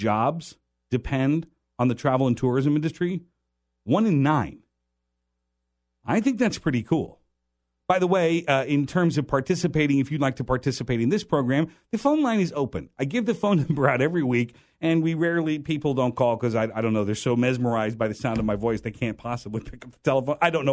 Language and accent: English; Des Moines, Iowa, United States; we're going to shoot in my hometown. We're going to shoot an episode in Des Moines, Iowa, where I'm from.